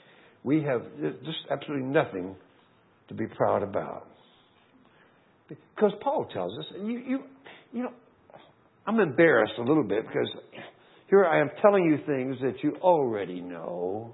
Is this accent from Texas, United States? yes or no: yes; Texas, United States; born there; I was born in Texas. No, it wasn't my fault. but that's where my mother was, and I wanted to be near her. Now, what is it that Texans are famous for? Pride.